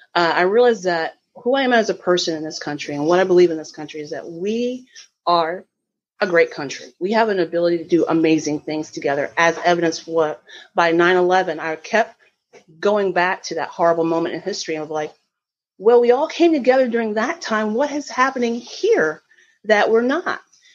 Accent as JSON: {"language": "English", "region": "the South", "country": "United States", "said": "I'm a Southerner. I'm a proud Southerner."}